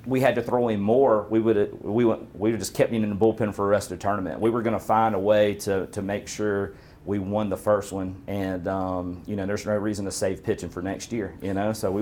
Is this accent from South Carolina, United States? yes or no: yes; Sumter, South Carolina, United States; Man, so I'm from, born and raised in South Carolina, and I'm from Sumter, about an hour from Florence